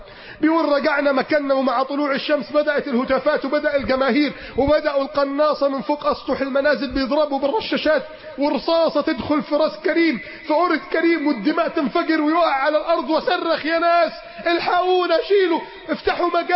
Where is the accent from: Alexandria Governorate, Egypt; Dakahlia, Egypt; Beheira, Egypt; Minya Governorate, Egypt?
Alexandria Governorate, Egypt; Alexandria; عندنا في اسكندرية